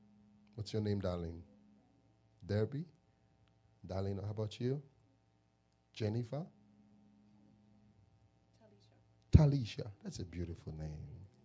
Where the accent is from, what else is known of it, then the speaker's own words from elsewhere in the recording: Ghana; Not an American, I'm from Ghana. My accent is different.